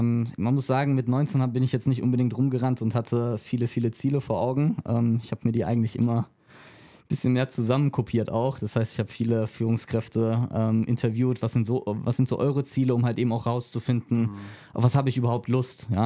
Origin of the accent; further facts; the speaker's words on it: Rhineland-Palatinate, Germany; now in Frankfurt, Germany; Ja, ich bin auf dem Land aufgewachsen, dann war die nächstgrößere Stadt Ludwigshafen, die schönste Stadt Deutschlands von hinten.